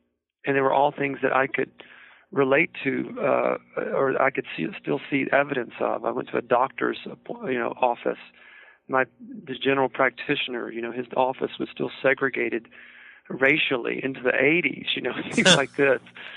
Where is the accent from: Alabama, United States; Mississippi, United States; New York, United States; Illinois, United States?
Mississippi, United States; they would find out I'm from Mississippi